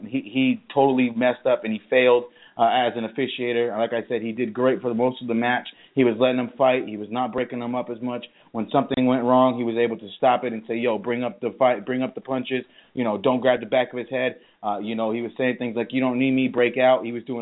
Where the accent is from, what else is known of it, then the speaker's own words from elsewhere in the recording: Arizona, United States; a homegrown guy from the state of Arizona, from my hometown, my high school.